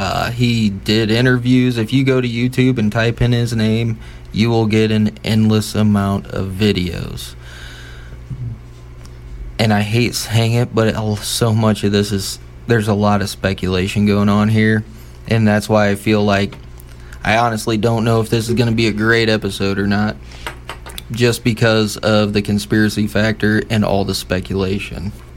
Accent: Fort Wayne, Indiana, United States; because I am from the Fort Wayne, Indiana area

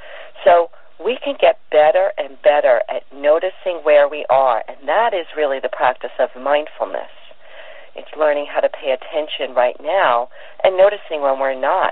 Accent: Brooklyn, New York, United States; I grew up in Brooklyn, in New York, and I remember sitting on subways with my mom

